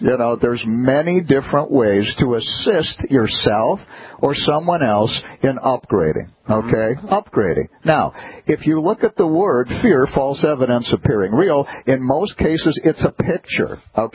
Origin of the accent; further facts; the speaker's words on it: Wisconsin, United States; I'm from Wisconsin. In January of 1986, we had 30 days in a row below zero.